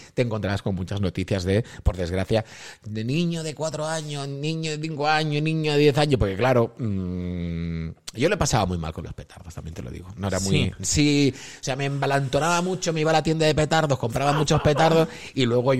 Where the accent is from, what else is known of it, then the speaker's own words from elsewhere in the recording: Barcelona, Catalonia, Spain; en Cataluña, que yo soy de Barcelona